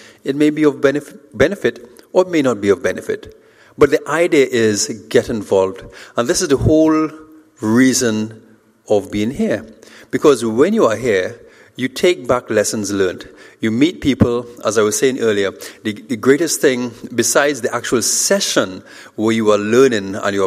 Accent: Trinidad & Tobago; All right, so I'm from Trinidad.

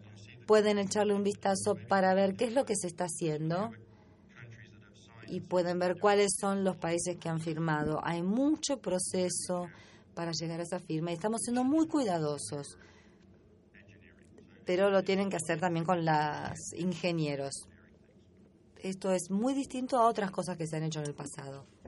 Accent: Argentina; de Argentina.

